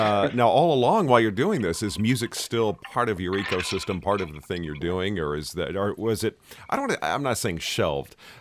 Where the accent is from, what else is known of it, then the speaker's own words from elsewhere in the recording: Dallas, Texas, United States; You know, I'm from Dallas originally, got to have a pickup.